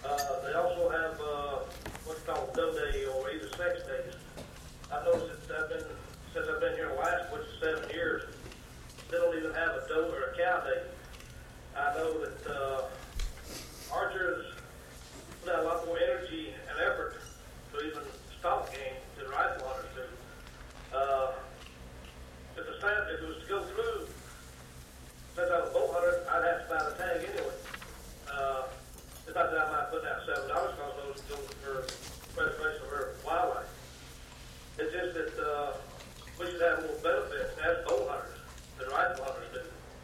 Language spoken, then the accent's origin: English; the Carolinas, United States; I'm originally from South Carolina, North Carolina.